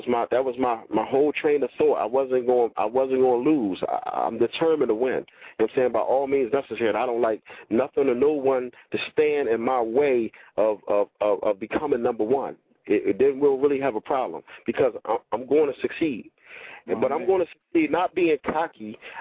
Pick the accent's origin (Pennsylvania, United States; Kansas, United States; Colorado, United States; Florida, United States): Pennsylvania, United States; Philadelphia; I did time in Texas and Ohio and Atlanta. You know what I'm saying? I'm from Philly